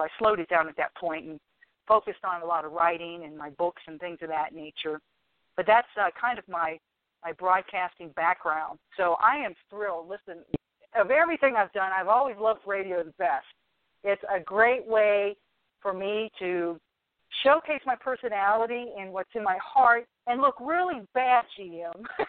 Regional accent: Roanoke, Virginia, United States; And that was in Roanoke, Virginia. That's my hometown.

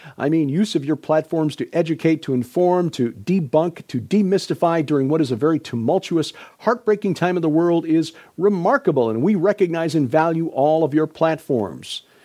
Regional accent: Chicago, Illinois, United States; I can relate. I grew up in Chicago.

